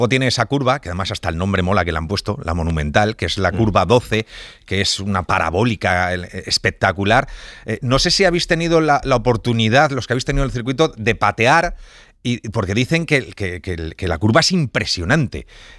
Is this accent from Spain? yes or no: yes; Madrid, Community of Madrid, Spain; yo como madrileño que soy, pues me siento muy orgulloso.